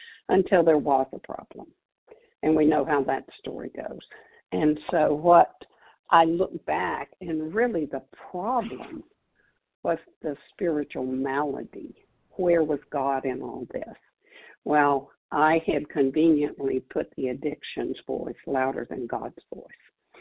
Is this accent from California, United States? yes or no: yes; California, United States; I'm from Southern California